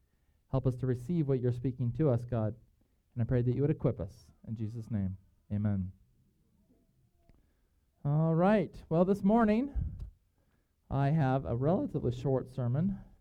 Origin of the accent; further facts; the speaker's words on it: United States; because I'm an American, and I went to a pretty decent school